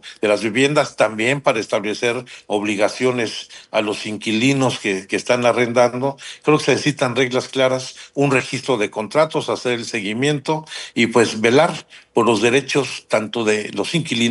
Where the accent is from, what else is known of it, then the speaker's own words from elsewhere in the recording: San Miguel Chapultepec, Mexico City, Mexico; Yo soy originario de San Miguel Chapultepec también